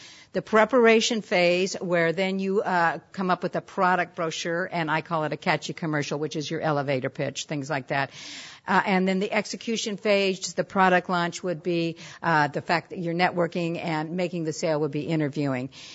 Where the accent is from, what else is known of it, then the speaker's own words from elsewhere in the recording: San Leandro, California, United States; I grew up in San Leandro, right across the bay over there